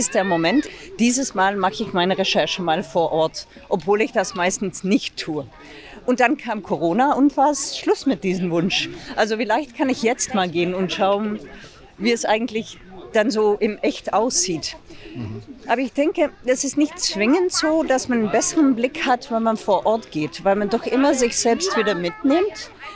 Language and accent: German; Belgium; womit wir als Belgier natürlich auch was haben